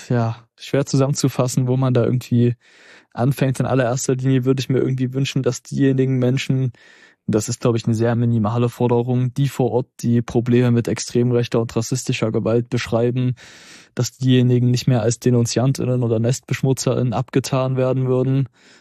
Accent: Zwickau, Saxony, Germany; ob jetzt in meiner Heimatstadt Zwickau

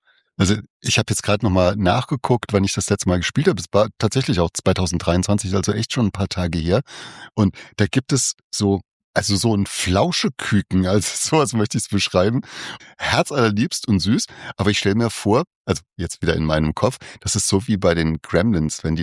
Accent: Saarland, Germany; ich komme aus dem Saarland. Im Saarland haben wir nichts, was Düsseldorf ist. Wir haben Saarbrücken.

